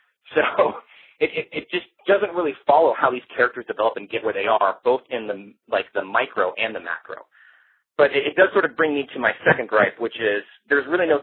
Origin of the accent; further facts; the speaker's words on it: the South, United States; accent: southern; I'm going to spare you guys my southern accent